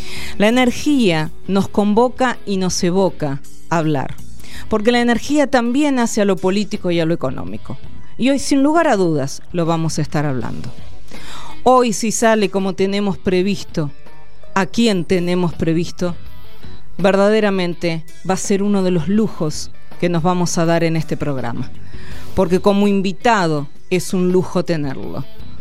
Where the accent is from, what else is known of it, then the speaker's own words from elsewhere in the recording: Argentina; la energía al ser vida nos interpela a todos y a todas, como argentinos y argentinas.